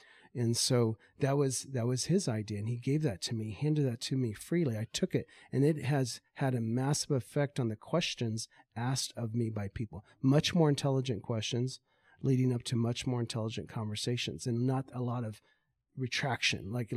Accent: Indiana, United States; Oh, so I grew up in Indiana, middle of Indiana. I was the son of a fundamentalist Baptist preacher.

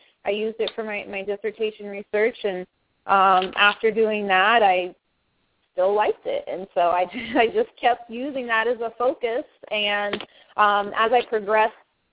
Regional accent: England, United Kingdom; also born or lived in Germany / Phoenix, United States; now in Atlanta, United States; But I was born and raised overseas in England and Germany, moved to the U.S. in 94, moved to Phoenix, Arizona, where I stayed for 17 years, went to high school out there, went to college to get my undergrad at Arizona State

